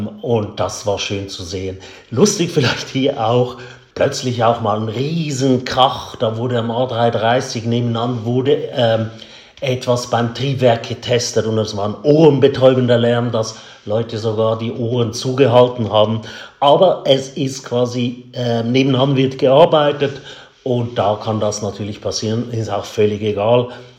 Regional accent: Switzerland; Ich finde sie nicht nur, weil ich Schweizer bin, gelungen. Selbst für mich als Schweizer ist sie spannend anzuschauen.

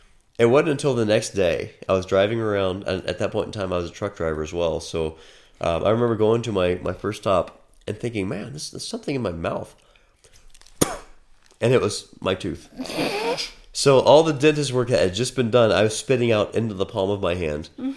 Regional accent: Fairmount, Indiana, United States; I'm a fan of Greg. He's a fan of me because I'm from Fairmount, like Fairmount, Indiana, home of James Dean.

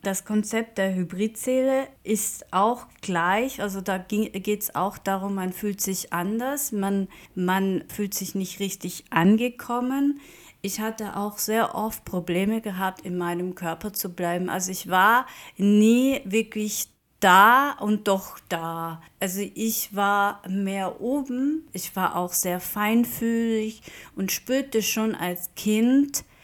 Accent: Baden-Württemberg, Germany; also born or lived in Lower Saxony; Und ich bin 1982 in Niedersachsen geboren und in Baden-Württemberg aufgewachsen.

